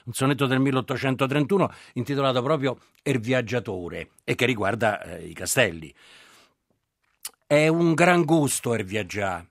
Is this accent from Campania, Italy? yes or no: no; Rome, Lazio, Italy; poi sono romano, quindi i romani stanno al concreto.